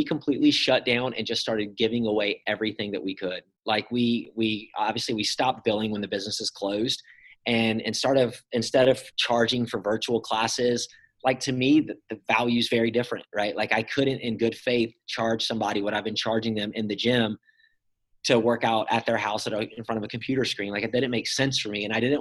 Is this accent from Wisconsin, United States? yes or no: no; Emerald Isle, North Carolina, United States; now in Wilmington, United States; So I'm from Emerald Isle, which isn't far from here. So it's just north of here, probably 45 miles. And I grew up surfing contests.